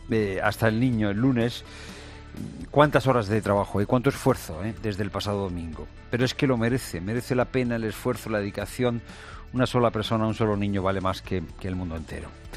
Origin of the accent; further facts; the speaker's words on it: Spain; somos los españoles solidarios